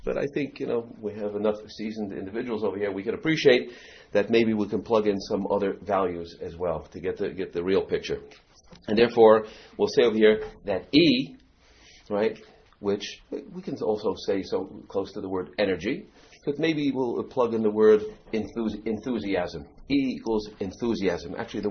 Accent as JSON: {"language": "English", "town": "Eastchester", "region": "New York", "country": "United States", "tie": "born or raised there", "said": "So I tell people I'm from East Chester in Westchester, and they understand why I grew up confused."}